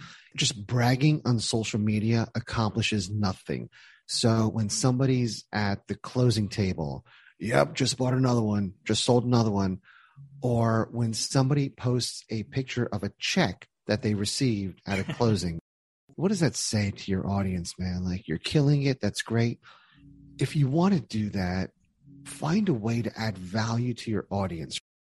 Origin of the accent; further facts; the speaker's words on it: New Jersey, United States; But listen, I'm from Jersey.